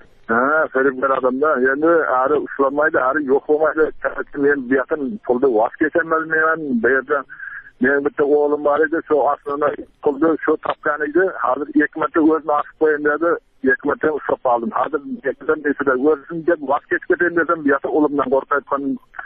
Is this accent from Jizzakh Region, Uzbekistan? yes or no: yes; Jizzakh Region, Uzbekistan; Men Jizzax obodidan Baxmara Baymir Panver Allam Radovic 65-yilda tug'ilganman.